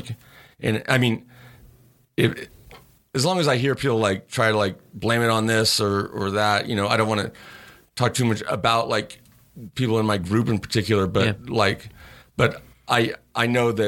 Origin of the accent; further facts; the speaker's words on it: California, United States; But maybe that comes from like growing up in California because I'm not like I've never been like a stoner guy.